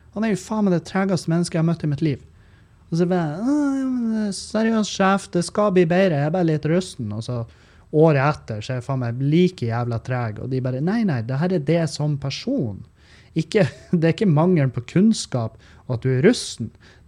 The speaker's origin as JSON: {"language": "Norwegian", "town": "Meløy", "region": "Nordland", "country": "Norway", "said": "Nå snakker jeg om for eksempel Meløy, der jeg kommer ifra."}